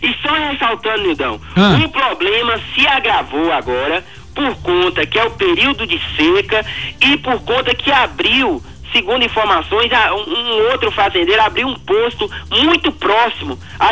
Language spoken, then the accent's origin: Portuguese; Abelhas, Brazil; eu tenho 30 anos, Nildão. Nasci aqui em Abelhas e não saí daqui, nunca saí daqui. O máximo que eu fiquei daqui fora de Abelhas foi 20 dias.